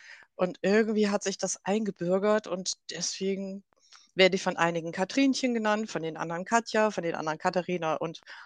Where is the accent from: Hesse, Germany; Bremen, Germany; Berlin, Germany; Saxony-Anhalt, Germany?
Bremen, Germany; In Bremen gab es, also ich bin Bremerin